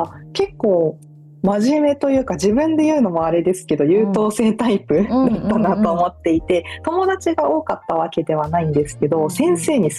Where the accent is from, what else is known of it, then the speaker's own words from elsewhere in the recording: Okinawa, Japan; moved away as an adult; now in Tokyo, Japan; 出身は沖縄なんですけど、今年の4月に上京してきて、今は転職活動を経て8月から都内で勤務してます。